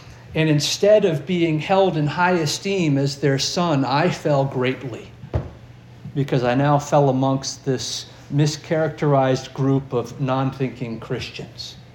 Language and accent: English; Northeast, United States; I was raised up in the Northeast, the liberal Northeast. I was raised in a non-Christian home, a place where logic and reason ruled the day.